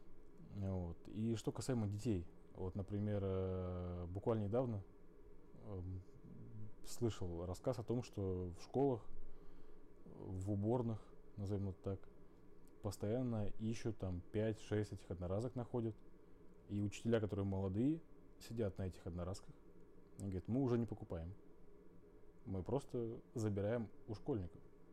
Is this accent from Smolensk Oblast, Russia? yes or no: yes; Smolensk, Smolensk Oblast, Russia; когда я рос в Смоленске, у нас был район, ну, наверное, там, те, кто там живет, его знают, это Воробьёво-Черняховка.